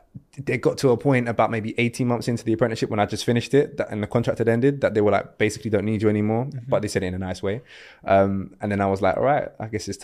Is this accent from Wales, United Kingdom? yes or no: no; London, United Kingdom; But you know, you go through the regular growing up in London kind of stuff.